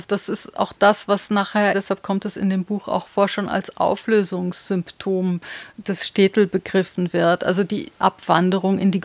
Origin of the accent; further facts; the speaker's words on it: Switzerland; accent: Swiss German; Ich bin Schweizerin und rede Schweizerdeutsch. Ich kann auch Jiddisch sprechen